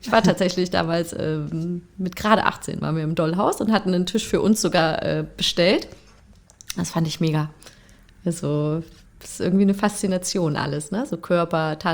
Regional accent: Freiburg im Breisgau, Baden-Württemberg, Germany; wenn ich in meine Heimat fahre. Zum Beispiel bin ich halt nicht im Osten sozusagen groß geworden, sondern in Freiburg im Breisgau.

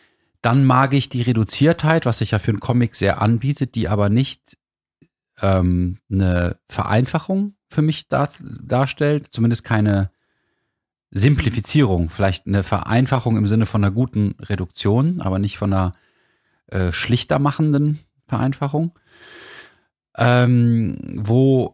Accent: Hamburg, Germany; für uns als Hamburger

